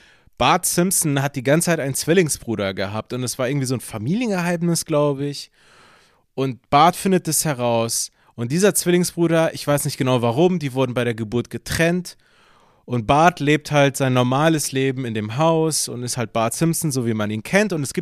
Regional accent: Berlin, Germany

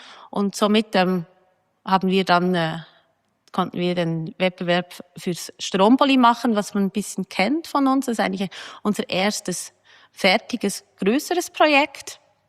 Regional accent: Bern, Switzerland; now in Zurich, Switzerland; Okay, ich bin in Bern aufgewachsen, bin dann für Studium nach Zürich.

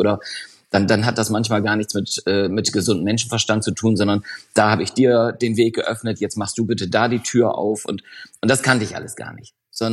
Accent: Brake, Lower Saxony, Germany; auch in meiner Heimatstadt Brake war eine Filiale.

